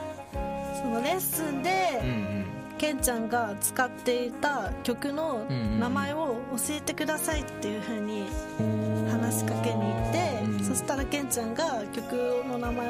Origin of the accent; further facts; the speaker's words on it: Kansai, Japan; 関西出身なので、うん、関西弁の役はやったことないんですけど